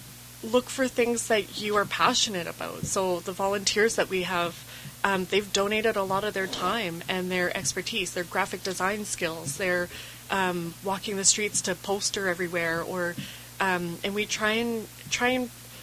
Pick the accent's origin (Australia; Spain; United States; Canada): Canada; born there; it was because of the history that existed that has enabled me to be born in Canada.